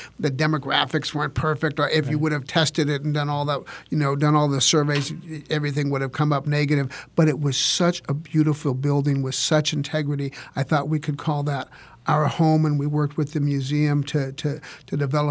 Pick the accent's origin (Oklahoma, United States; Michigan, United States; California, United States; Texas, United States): California, United States; I'm from California, so I was ready.